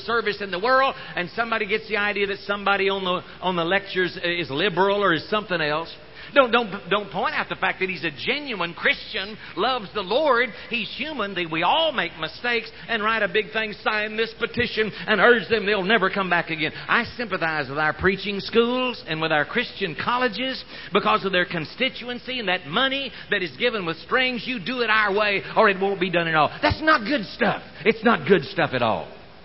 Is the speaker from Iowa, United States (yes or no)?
no; Oklahoma, United States; we're from Oklahoma here.